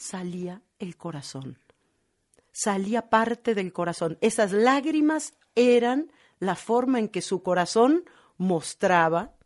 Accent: Argentina; born there; yo nací en la Argentina y mi madre me cantaba en argentino

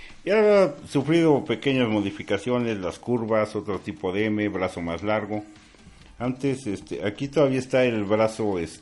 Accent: Mexico City, Mexico; born there; Nacimos en la Obrera, en la colonia Obrera

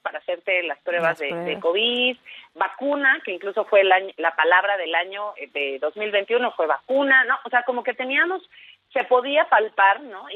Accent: Mexico City, Mexico; born there; es la palabra mexiqueño o mexiqueña para hacer referencia a quienes nacimos en Ciudad de México.

